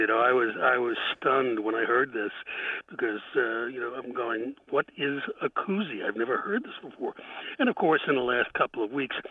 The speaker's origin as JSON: {"language": "English", "region": "New York", "country": "United States", "said": "You know, I'm from New York. I've heard everything."}